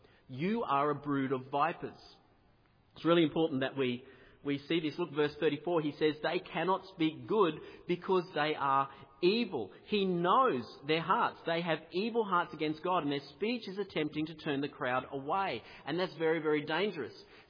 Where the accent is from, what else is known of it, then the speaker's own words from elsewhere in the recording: Australia; I'm an Australian